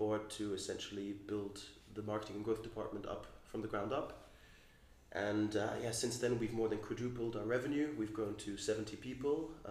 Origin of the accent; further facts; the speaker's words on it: Hungary; English is a second language; growing up in Hungary, I was very far away from all the technical innovation, very far away from Silicon Valley.